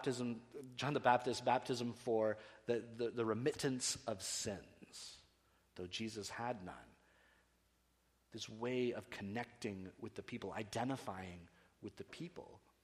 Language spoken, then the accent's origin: English; Canada; I'm hoping that they will treat me kindly as a Canadian returning home, maybe even throw me a parade.